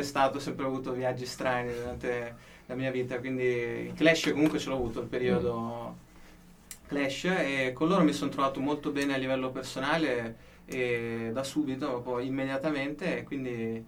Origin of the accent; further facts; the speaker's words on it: Veneto, Italy; Io premetto intanto che sono forestiero, io sono veneto. E mi sono trasferito in Umbria per studiare